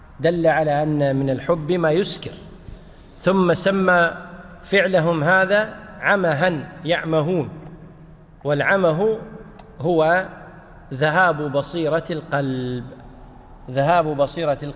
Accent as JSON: {"language": "Arabic", "country": "Kuwait", "said": "مثل عندنا بالكويت بالعامية يقول: جمعنا بين رأسين بالحلال."}